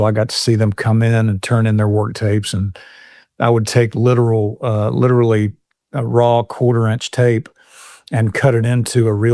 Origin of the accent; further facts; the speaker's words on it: Nashville, Tennessee, United States; but we moved to town when I was 6 years old. So I grew up here in Nashville around songwriters.